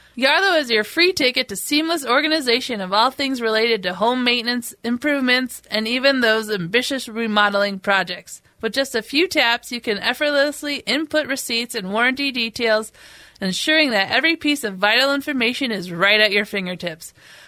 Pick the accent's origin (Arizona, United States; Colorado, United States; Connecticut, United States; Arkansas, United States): Colorado, United States; now in Minnesota, United States; And lastly, I grew up actually in Colorado. So when I came to Minnesota to be a first-time homeowner, it's a lot different. I grew up on a dirt road with a cement driveway